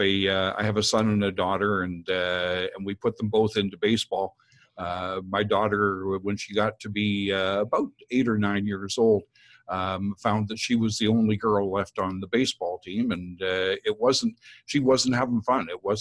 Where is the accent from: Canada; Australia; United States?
Canada; Calgary, Alberta; I was born in Calgary. Lived there for my first 12 or 13 years, and played a variety of sports in Calgary.